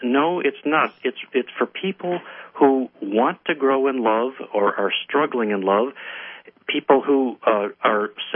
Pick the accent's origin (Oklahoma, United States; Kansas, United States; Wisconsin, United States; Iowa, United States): Wisconsin, United States; now in California, United States; You know, when I was raised in Wisconsin, the cow country, and I came out here